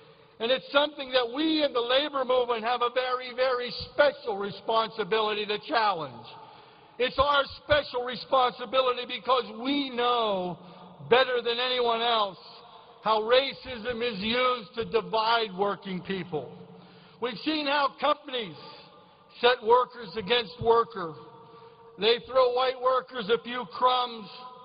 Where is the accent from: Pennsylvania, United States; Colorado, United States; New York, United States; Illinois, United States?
Pennsylvania, United States; Nemacolin; I went back to my hometown. I went back to my hometown in Nemacolin